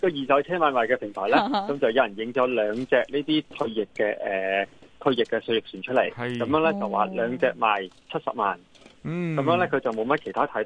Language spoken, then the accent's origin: Cantonese; Macau; 我自己咧就係、是、澳門土生土長嘅，咁但係咧我近年都係喺香港工作嘅、